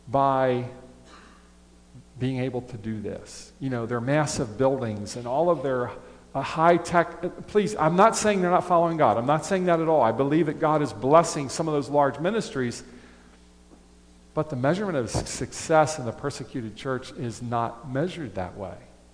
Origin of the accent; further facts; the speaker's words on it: United States; born there; I was born in America. I've lived in America.